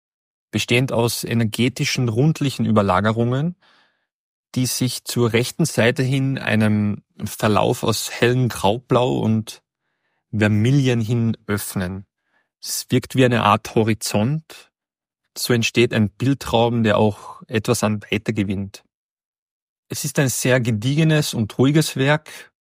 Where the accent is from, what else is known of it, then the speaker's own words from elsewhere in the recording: Carinthia, Austria; born there; now in Tyrol, Austria; Ich wurde 1987 in Kärnten geboren, lebe und arbeite zurzeit in Tirol.